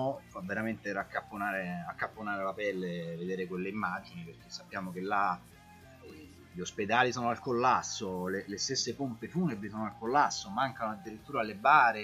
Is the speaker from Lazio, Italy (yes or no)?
yes; Rome, Lazio, Italy; io sono romano e quando noi romani pensiamo ai bergamaschi